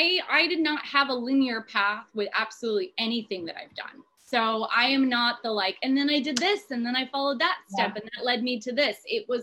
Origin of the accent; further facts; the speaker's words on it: Odesa, Odesa Oblast, Ukraine; I'm from the Russian part of Ukraine originally, from Odessa.